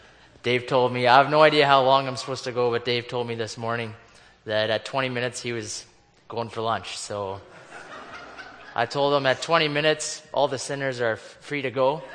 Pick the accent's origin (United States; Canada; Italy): Canada; Crystal City, Manitoba; With that said, I'm a bachelor from Crystal City, Manitoba.